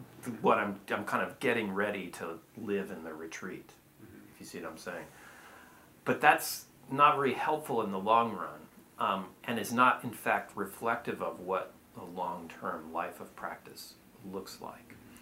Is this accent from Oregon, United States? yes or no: yes; Portland, Oregon, United States; I lived in Portland for a long time before I became a Buddhist I grew up in Portland and lived here for about 10 years as a lay Buddhist.